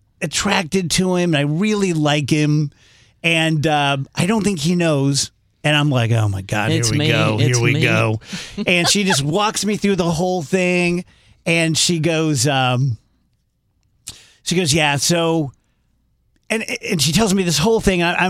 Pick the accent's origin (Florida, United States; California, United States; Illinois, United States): Illinois, United States; South Roxana; Don't remember. I'm from South Roxana.